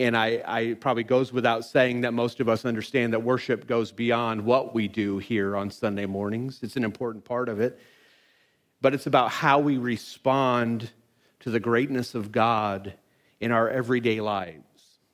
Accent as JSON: {"language": "English", "region": "Illinois", "country": "United States", "said": "I mean, I'm from Illinois. I've been to the Smokies before then"}